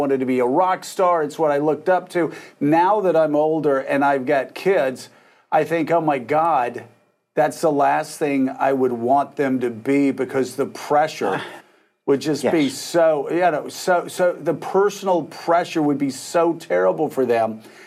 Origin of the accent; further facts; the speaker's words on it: Florida, United States; Yeah, you know, I'm from Florida, so I grew up in a beach culture.